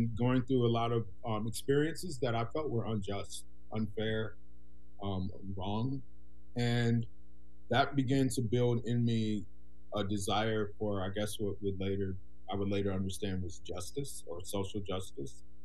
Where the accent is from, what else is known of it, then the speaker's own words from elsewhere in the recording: Chicago, Illinois, United States; moved away; also born or lived in Minnesota; I'm from Chicago originally. So I was born in the early childhood years in Chicago. And then I moved around a lot around the Chicago area, lived in some smaller cities in Illinois, Joliet, Springfield. And then my family relocated to Minnesota.